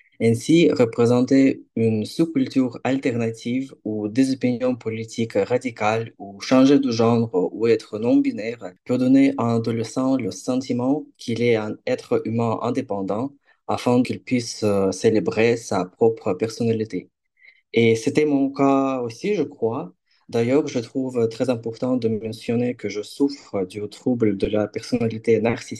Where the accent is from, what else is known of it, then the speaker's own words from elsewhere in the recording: Ukraine; now in Bordeaux, France; je suis ukrainienne, j'ai 22 ans, j'habite à Bordeaux